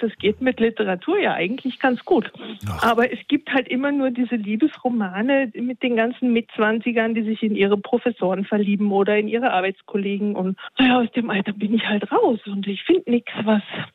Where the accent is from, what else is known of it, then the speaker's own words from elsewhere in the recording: Harz, Germany; Zu Hause werde ich ausgelacht. Ich komme ja eigentlich aus dem Harz. Da müsste ich ja eher etwas anders sprechen. Aber ja, ich habe mich hier eingelebt.